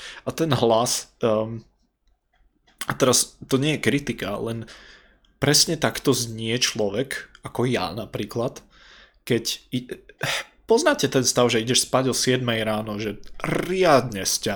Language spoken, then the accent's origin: Slovak; Žilina, Žilina Region, Slovakia; ja som zo severu, ja som zo Žiliny pôvodne